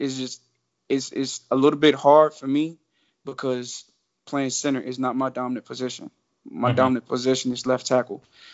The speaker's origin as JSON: {"language": "English", "town": "Leonardtown", "region": "Maryland", "country": "United States", "tie": "born or raised there", "said": "John Dorsey, he's from my hometown, Leonardtown."}